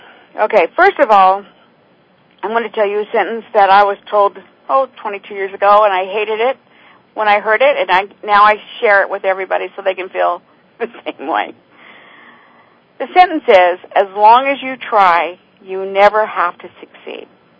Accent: Las Vegas, Nevada, United States; I'm from Las Vegas originally

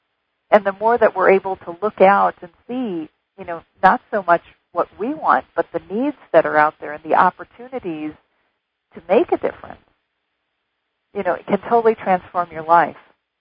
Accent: Detroit, Michigan, United States; And I was from Detroit, so I was used to seeing people in poverty and homelessness

